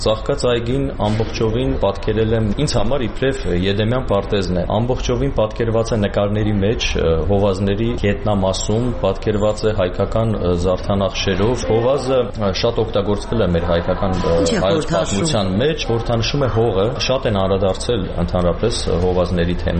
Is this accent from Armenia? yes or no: yes; Armenia; ես այստեղից եմ, ես շատ սիրում եմ իմ հողն ու ջուրը, ծնվել եմ, ապրում եմ Հայաստանում։